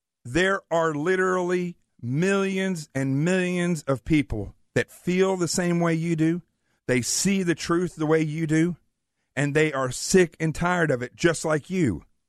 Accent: Yellville, Arkansas, United States; then up to Yellville, where I grew up in the Ozarks

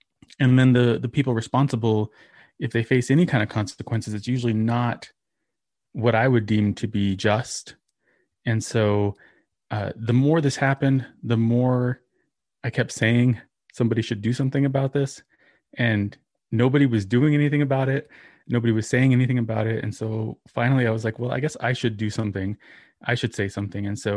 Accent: New Mexico, United States; I grew up here in New Mexico.

